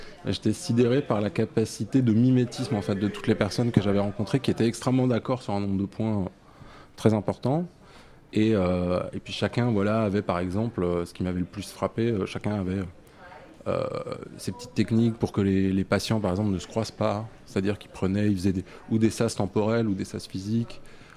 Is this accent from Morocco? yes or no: no; Strasbourg, Grand Est, France; en ville, chez moi, à Strasbourg.